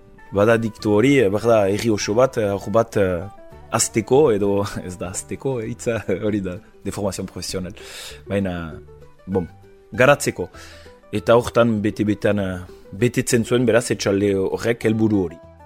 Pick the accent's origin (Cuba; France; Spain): France; Bayonne, Nouvelle-Aquitaine; ni Baionakoa naiz, eta bo, garai batez barri izan dut urrundu Baionatik, baina azken finean Baionatik 10 minututara izatea ere biziki baliagarri da.